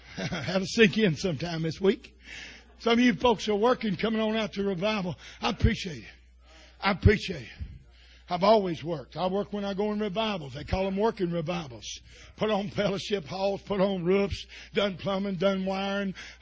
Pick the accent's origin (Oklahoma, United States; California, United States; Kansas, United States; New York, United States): Oklahoma, United States; Muskogee; I come from … We didn't even know they had drugs.